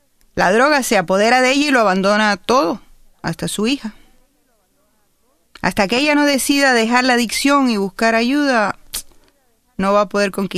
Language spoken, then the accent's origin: Spanish; Cuba; now in Miami, United States; soy originariamente de Cuba y vivo ahora en Miami, Florida.